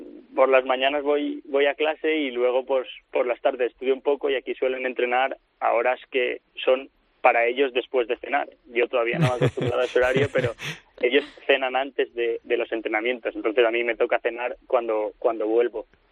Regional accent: Spain; después estoy yo que soy español

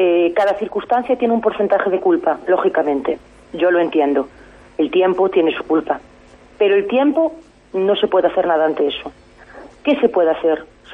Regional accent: Viveiro, Galicia, Spain; Los vecinos que somos de Vivero, de Junquera en este caso

